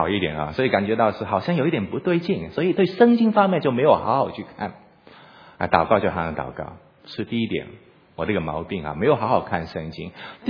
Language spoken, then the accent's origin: Chinese; Hong Kong; 我是香港来的，我就打一个香港人的比方给你哦。